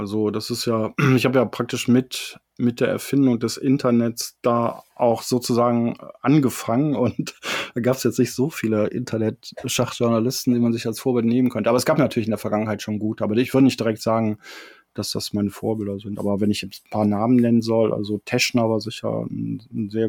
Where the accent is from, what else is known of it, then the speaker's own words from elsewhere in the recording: Bad Godesberg, North Rhine-Westphalia, Germany; ich bin tatsächlich in Bad Godesberg geboren und bin auch groß geworden.